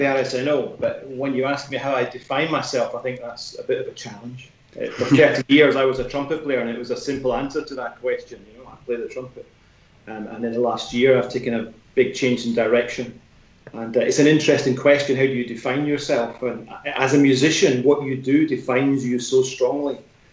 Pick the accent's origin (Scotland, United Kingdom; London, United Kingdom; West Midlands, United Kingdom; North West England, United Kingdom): Scotland, United Kingdom; And obviously, I am Scottish. I returned to Scotland after some 30 years